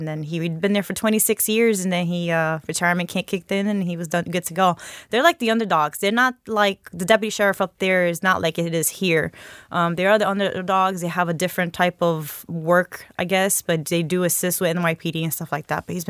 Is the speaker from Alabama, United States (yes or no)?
no; Bronx, New York, United States; now in South Carolina, United States; I am born and raised in the Bronx. I am as Bronx as it's going to get. So I've only been in South Carolina for about going on 6 years.